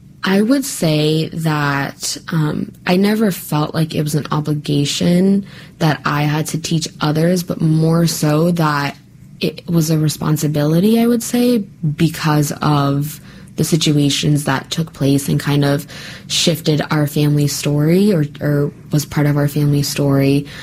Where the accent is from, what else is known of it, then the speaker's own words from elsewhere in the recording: Kansas, United States; So growing up in Kansas, like, I learned of that.